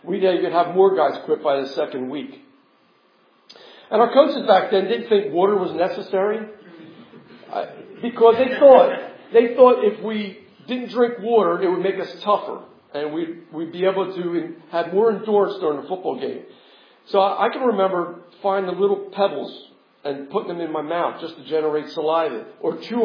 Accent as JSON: {"language": "English", "town": "Mount Ephraim", "region": "New Jersey", "country": "United States", "tie": "born or raised there", "said": "I grew up in Mount Ephraim"}